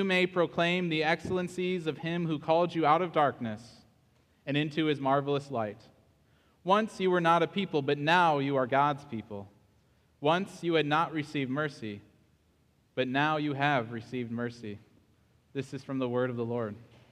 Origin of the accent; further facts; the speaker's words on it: United States; like most kids do growing up in America.